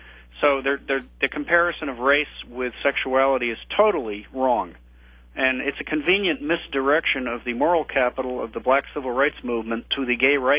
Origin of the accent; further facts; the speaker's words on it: Maine, United States; I'm from Maine myself, so I'm deeply ashamed whenever Susan Collins does something like this.